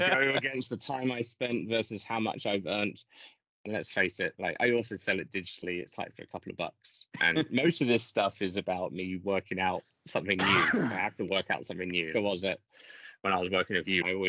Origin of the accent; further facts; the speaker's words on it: United Kingdom; Tea, because I'm British